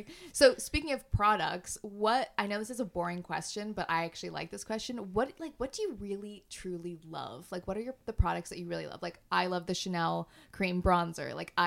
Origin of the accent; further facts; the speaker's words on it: Canada; moved away as an adult; we're both from Canada and we both moved over here.